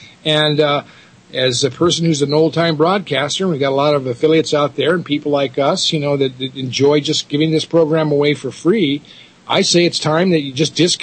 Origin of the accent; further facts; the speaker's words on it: Denver, Colorado, United States; Hey, you know, I'm an old, I'm from Denver, dude.